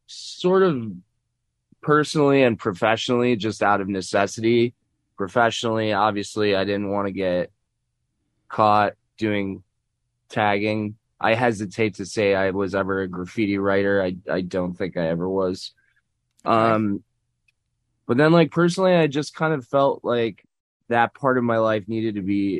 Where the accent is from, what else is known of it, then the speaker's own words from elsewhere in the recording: Chicago, Illinois, United States; And then I grew up in Wicker Park, and there were a lot of art school students that were still living in the neighborhood because it was affordable.